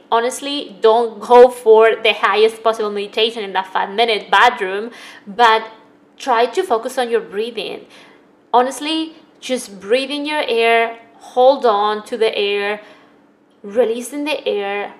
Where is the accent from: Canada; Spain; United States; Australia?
Spain; because I grew up in Spain